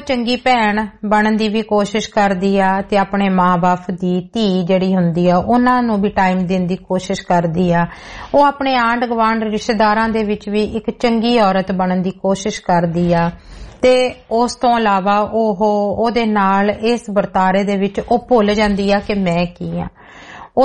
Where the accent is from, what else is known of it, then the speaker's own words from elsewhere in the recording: Punjab, India; moved away; ਜਿਨ੍ਹਾਂ ਸਮਿਆਂ ਦੇ ਵਿੱਚ ਮੈਂ ਪੰਜਾਬ ਛੱਡਿਆ ਆ ਅੱਜ ਤੋਂ 30 ਵਰੇ ਪਹਿਲਾਂ